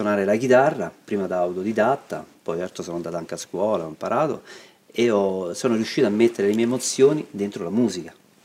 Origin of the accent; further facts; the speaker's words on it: Rome, Lazio, Italy; now in Cesaproba, Italy; io vengo da Roma, sono trapiantato da circa 15 anni qui in Abruzzo, esattamente vicino all'Aquila, a Cesaproba